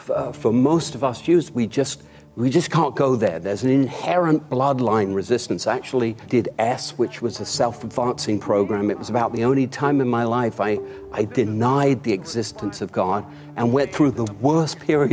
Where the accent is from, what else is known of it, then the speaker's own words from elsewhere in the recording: London, United Kingdom; now in United States; I was born in London, England, to a secular Jewish, prosperous family.